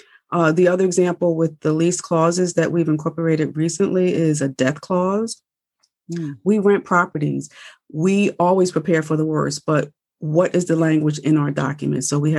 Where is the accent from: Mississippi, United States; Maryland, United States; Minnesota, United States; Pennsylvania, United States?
Pennsylvania, United States; Philadelphia; We're from Philadelphia, Pennsylvania.